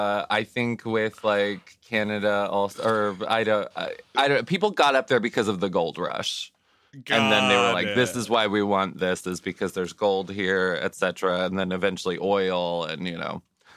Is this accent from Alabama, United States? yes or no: no; Juneau, Alaska, United States; I'm from Juneau, and I've gone back in the summer a few times